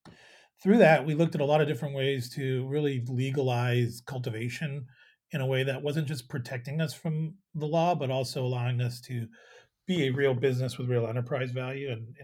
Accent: Chicago, Illinois, United States; also born or lived in Toronto, Canada; I was born in Toronto, grew up in Chicago. You know, so between Chicago and my time at Purdue is really where I got a lot of my chops.

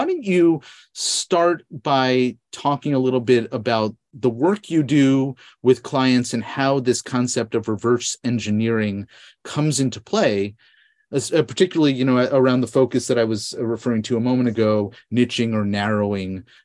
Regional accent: New York, United States; When I was growing up in New York, it was the, you know, Metro New York. Or New York Metro.

